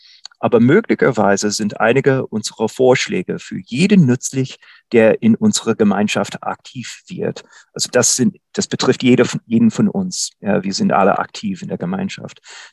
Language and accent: German; Buffalo, New York, United States; German is a second language; in meiner Heimatstadt Buffalo, ich komme aus Buffalo in den Vereinigten Staaten, USA